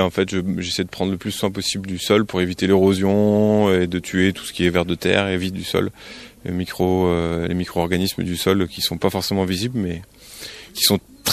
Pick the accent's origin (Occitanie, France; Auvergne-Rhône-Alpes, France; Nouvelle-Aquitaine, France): Auvergne-Rhône-Alpes, France; Non, je suis pas d'ici vraiment. Je suis de Rhône-Alpes, on va dire. Voilà, j'ai navigué pas mal en Rhône-Alpes.